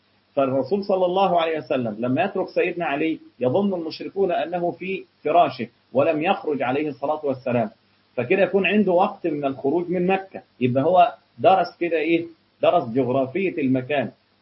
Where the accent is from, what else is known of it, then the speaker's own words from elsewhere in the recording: Egypt; صحيح ما عندنا في مصر هنا اغنية بتتغنى